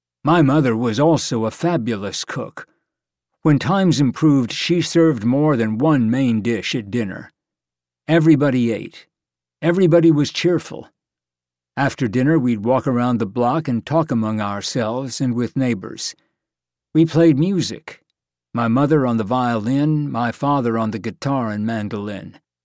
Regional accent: United States; born there; first language Italian; English is a second language; Even though I was born in America, my parents spoke Italian at home, and so did I.

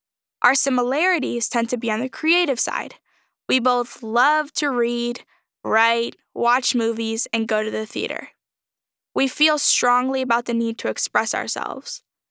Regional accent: Pembroke Pines, Florida, United States; I was born on November 22, 2000 at 2:22 p.m. at Memorial Hospital West in Pembroke Pines, Florida. I still live in the same area today

